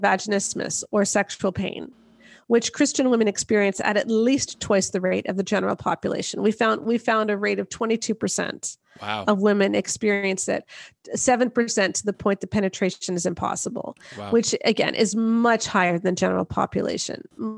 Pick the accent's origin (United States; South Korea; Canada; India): Canada; I'm Canadian, first of all.